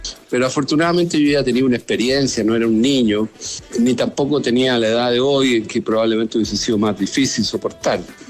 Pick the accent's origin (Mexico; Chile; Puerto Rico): Chile; la gente, como los chilenos, realmente somos como, no sé, entre escéptico y mal pensado